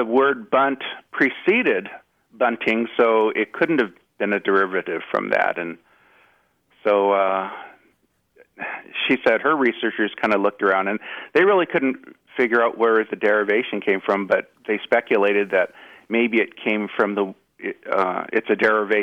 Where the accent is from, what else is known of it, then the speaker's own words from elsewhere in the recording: Los Angeles, California, United States; Well, I'm from the Los Angeles area. And I grew up a Dodgers fan and listening to the legendary Vin Scully.